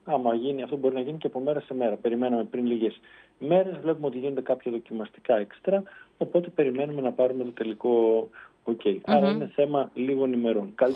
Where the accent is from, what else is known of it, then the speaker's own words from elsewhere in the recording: Thessaloniki, Central Macedonia, Greece; Ως Θεσσαλονικιός?